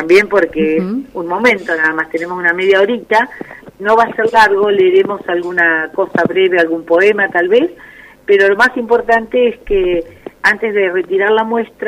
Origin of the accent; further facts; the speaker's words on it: Entre Ríos, Argentina; born there; now in Tandil, Argentina; Yo en mi caso nací en Entre Ríos, pero hace 30 años que estoy acá